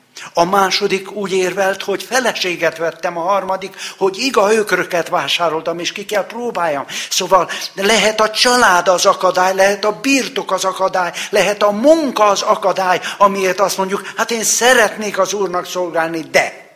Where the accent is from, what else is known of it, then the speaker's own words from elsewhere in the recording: Târgu Mureș, Mureș County, Romania; Én Marosvásárhelyen nőttem fel